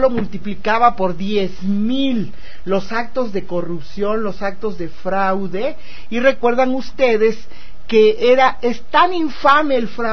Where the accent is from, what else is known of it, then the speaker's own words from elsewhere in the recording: Chiapas, Mexico; De este tamaño es la situación que estamos viviendo en mi tierra, en Chiapas